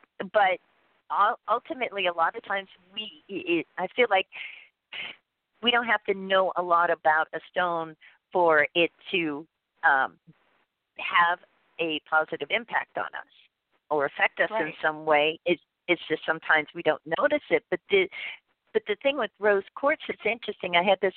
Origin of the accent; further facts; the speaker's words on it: New Kensington, Pennsylvania, United States; Like for me, like it was like I grew up in Pennsylvania, right? You know, outside of Pittsburgh.